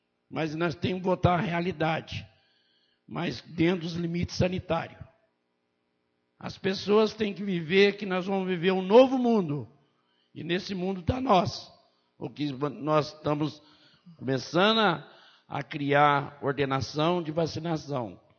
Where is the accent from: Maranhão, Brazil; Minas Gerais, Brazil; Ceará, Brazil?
Minas Gerais, Brazil; Alfenas; Amo minha terra, amo minha Alfenas.